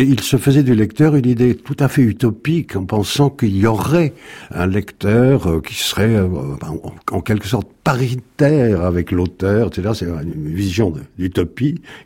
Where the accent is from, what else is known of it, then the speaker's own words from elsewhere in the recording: Bordeaux, Nouvelle-Aquitaine, France; Moi, je viens de Bordeaux, donc quand j'ai vu ça à l'âge de 12 ans